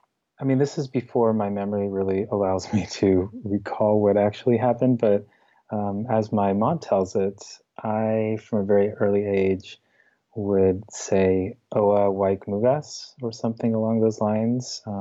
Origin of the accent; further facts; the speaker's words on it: Ohio, United States; because I was growing up in Central Ohio